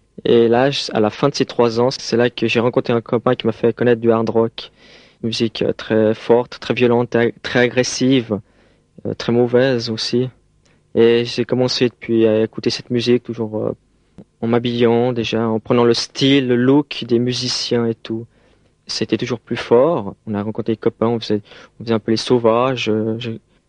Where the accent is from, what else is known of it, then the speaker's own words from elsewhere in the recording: Geneva, Switzerland; born there; Je suis né à Genève il y a 23 ans